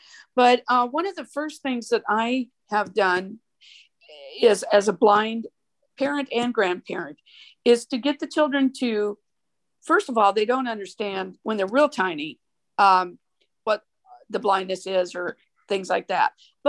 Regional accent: Idaho, United States; now in West Columbia, United States; I'm from West Columbia, South Carolina, and I've lived in several places. I'm from the state of Idaho originally, and have moved in different places in the country for work mostly.

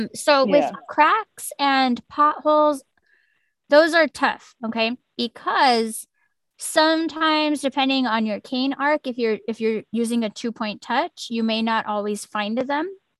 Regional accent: New Mexico, United States; now in Austin, United States; I remember when I first moved to Austin, of course, I grew up in New Mexico where everything's super rural and we don't have a lot of those.

